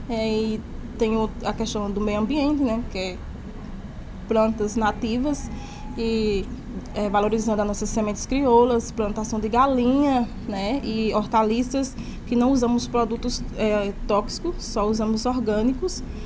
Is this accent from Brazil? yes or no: yes; Mirandiba, Pernambuco, Brazil; sou lá de Mirandiba